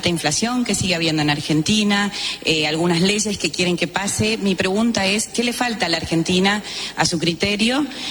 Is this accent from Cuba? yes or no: yes; Cuba; Soy cubana.